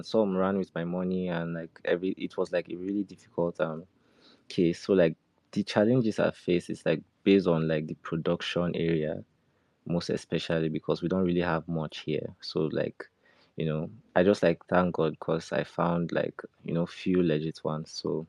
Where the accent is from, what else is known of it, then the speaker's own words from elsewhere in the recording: Nigeria; I still keep it like original. And I'm from Nigeria. I'm 23 years old